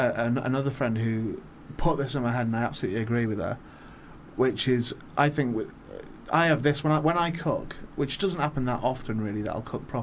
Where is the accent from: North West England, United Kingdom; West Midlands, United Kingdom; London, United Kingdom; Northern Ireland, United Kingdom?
North West England, United Kingdom; St Helens; also born or lived in Warrington; My accent's a real mismatch. Because I was born in Warrington, and I also am from St. Helens because I'm Northwest